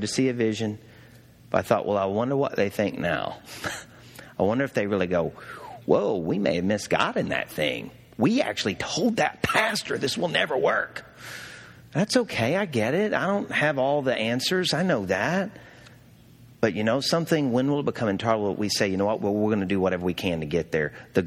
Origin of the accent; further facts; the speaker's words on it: Arkansas, United States; now in Cleveland, United States; I did not grow up in Cleveland. I moved up here from Arkansas when I met this sweet little gal over here that grew up in Westlake, Sherry, okay? I'm up here from Arkansas.